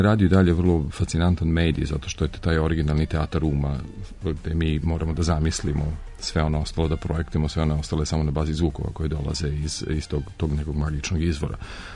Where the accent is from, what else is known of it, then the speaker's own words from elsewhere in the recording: Smederevo, Šumadija and Western Serbia, Serbia; now in Belgrade, Serbia; Radio Smederevo, u mom rodnom gradu. Pre nego što sam prešao u Beograd, profesionalno preselio se i profesionalno i lično da živim u Beogradu, jer sam pre toga, pre posla u radiju, studirao faktički u Beogradu.